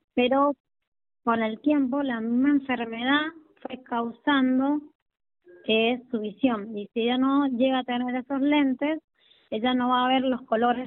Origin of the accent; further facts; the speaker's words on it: Montecaseros, Mendoza, Argentina; Yo soy de Montecasero, San Martín.